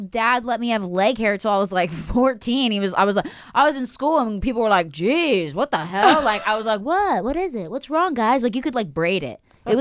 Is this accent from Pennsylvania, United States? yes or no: yes; Philadelphia, Pennsylvania, United States; born or raised there